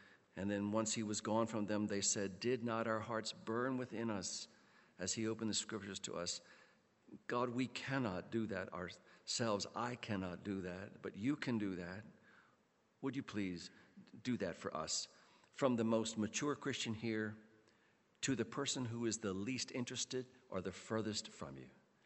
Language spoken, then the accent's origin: English; Baltimore, Maryland, United States; now in Elverson, United States; I grew up in Baltimore City, and believe me, we did not make any hay whether the sun was shining or not.